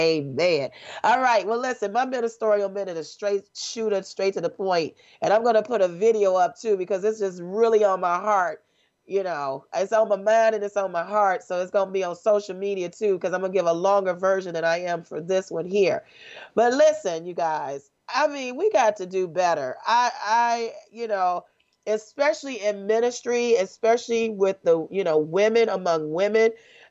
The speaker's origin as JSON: {"language": "English", "town": "Richmond", "region": "Virginia", "country": "United States", "tie": "born or raised there", "said": "You guys are doing way better than us in the D-Town, my hometown, Richmond, Virginia."}